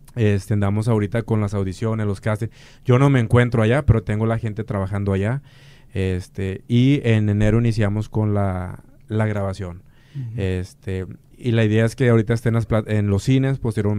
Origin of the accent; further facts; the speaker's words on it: Mexico; Soy mexicano y un mexicano.